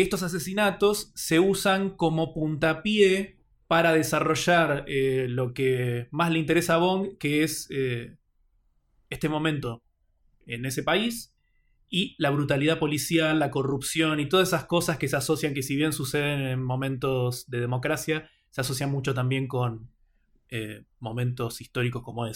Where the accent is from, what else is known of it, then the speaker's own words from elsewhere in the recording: Argentina; viéndola como argentino